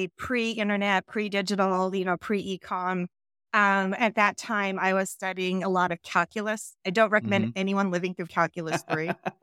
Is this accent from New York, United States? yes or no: no; Olympia, Washington, United States; also born or lived in Idaho; Yeah, so I was born in Idaho. Raised in Olympia, Washington, and ended up graduating high school early.